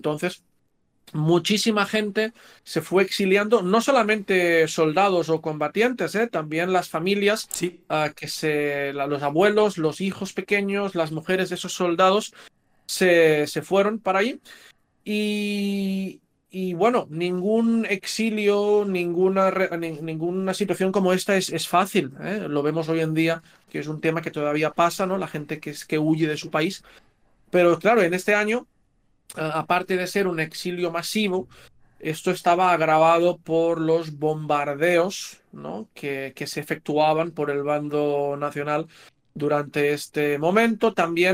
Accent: Castellar del Vallès, Catalonia, Spain; de Castellar del Vallès, que es pues mi pueblo, ¿no?

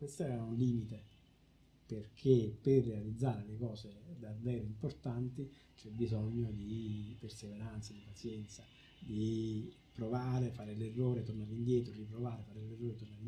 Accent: Salerno, Campania, Italy; sono originario di Salerno

